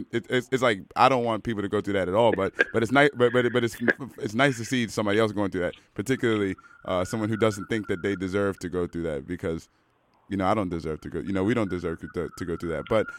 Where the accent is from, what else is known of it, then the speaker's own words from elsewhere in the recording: Washington, District of Columbia, United States; cause I'm American. So like my perspective is I'm from Washington, D.C.